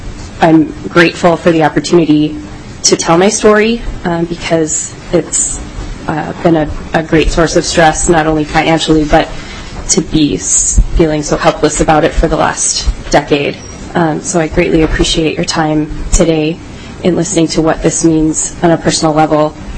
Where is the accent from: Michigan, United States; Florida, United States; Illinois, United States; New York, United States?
Illinois, United States; I was born and raised in Cook County, and I left to attend college out of state for a couple of years